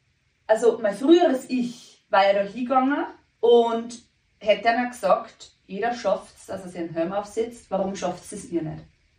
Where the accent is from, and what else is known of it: Austria